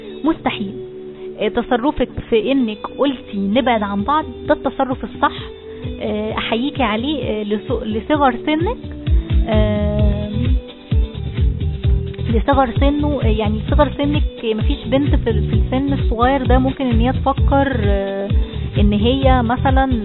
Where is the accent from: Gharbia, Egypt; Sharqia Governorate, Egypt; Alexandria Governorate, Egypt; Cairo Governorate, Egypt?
Alexandria Governorate, Egypt; Alexandria; انا من اسكندرية وخطيبي من القاهرة،